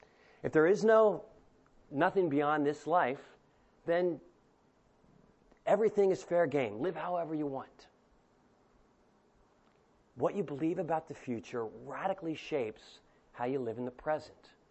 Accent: Delaware, United States; When I was in eighth grade, growing up in Delaware, I was in a creative writing class

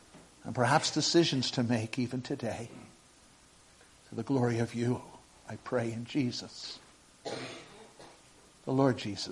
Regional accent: New York City, New York, United States; Most of you know I grew up in New York City. The son of immigrants who God allowed World War II to come so that these two from separate parts of Norway would meet.

